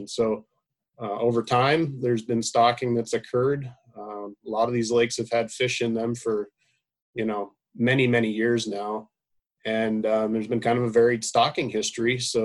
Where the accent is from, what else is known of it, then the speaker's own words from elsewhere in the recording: Idaho, United States; I'm from Idaho, grew up in Idaho, and a family that did a lot of fishing and other outdoor activities